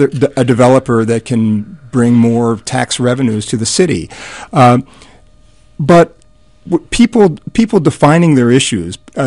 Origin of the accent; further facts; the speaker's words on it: Philadelphia, Pennsylvania, United States; Growing up in Philadelphia, my idea of South Philadelphia was anything south of South Street.